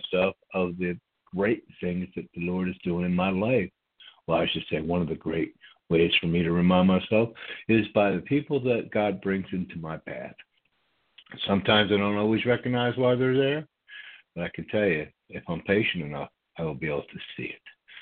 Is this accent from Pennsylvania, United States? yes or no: yes; Norristown, Pennsylvania, United States; I grew up in a town right around the corner from you called Norristown, Pennsylvania.